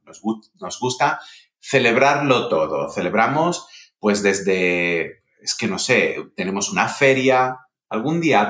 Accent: Andalusia, Spain; accent: Andalusian; De mí, además, que soy quizás el andaluz con menos acento andaluz del planeta.

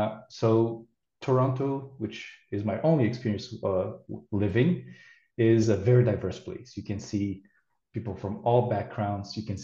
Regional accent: Rio de Janeiro, Brazil; also born or lived in Manaus; now in Canada; And yeah, I'm from Rio de Janeiro, Brazil, born and raised. But before coming to Canada, I was in Manaus

